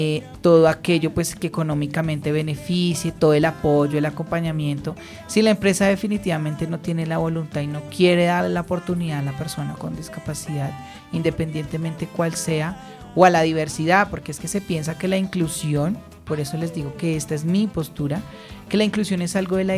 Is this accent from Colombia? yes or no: yes; Colombia; la mayoría de nuestros migrantes sí están ubicados y nosotros como colombianos no.